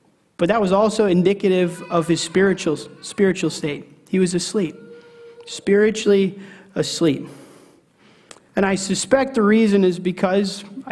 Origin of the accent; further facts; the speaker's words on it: North Dakota, United States; And so I'm from North Dakota, and I made a lot of trips over to Minnesota, over to Wisconsin.